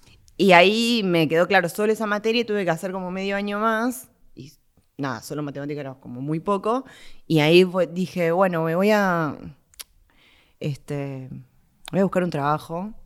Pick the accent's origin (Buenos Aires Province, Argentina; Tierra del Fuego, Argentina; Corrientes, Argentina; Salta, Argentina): Salta, Argentina; now in Buenos Aires, Argentina; Yo soy de Salta y vine a vivir a Buenos Aires para hacer la facultad.